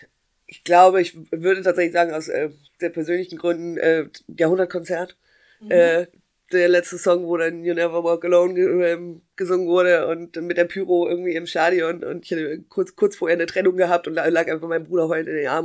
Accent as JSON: {"language": "German", "region": "Hamburg", "country": "Germany", "tie": "born there", "said": "Geboren in Hamburg"}